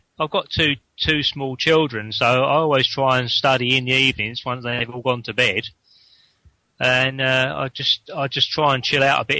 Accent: Maldon, East of England, United Kingdom; I'm from Malden in Essex, and I'm on the Level 2 plumbing course.

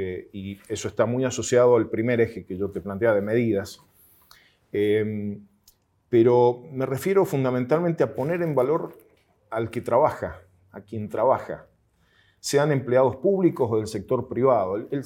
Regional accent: Rodeo del Medio, Mendoza, Argentina; entre ellas mi pueblo donde yo crecí, Rodeo del Medio, y tantas otras que sabemos la importancia que tendría un transporte de esa naturaleza.

